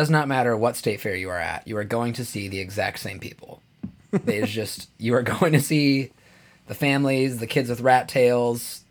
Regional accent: Montana, United States; We grew up in Montana. I mean, the team's Cat and Grizz.

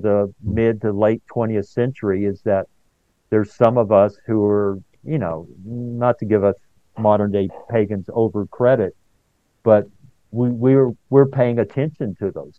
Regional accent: Los Alamos, New Mexico, United States; I grew up in Los Alamos in northern New Mexico, and 5 miles down, 3 miles north of the trailer park where my family lived is where they developed the atomic bomb

